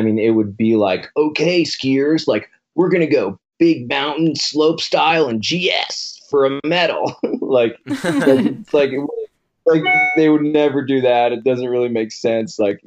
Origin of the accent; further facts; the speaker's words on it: Florida, United States; And growing up in Florida, there was only the gym.